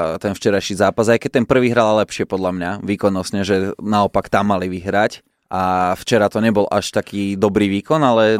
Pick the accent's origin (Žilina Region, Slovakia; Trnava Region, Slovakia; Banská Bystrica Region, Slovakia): Banská Bystrica Region, Slovakia; Kremnica; išiel som z gulášu zo záhrady u nás v Kremnici z takého kopca